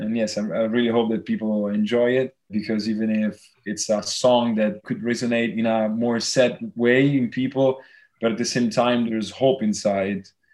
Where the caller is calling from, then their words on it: Tuscany, Italy; I'm calling from Tuscany in Italy.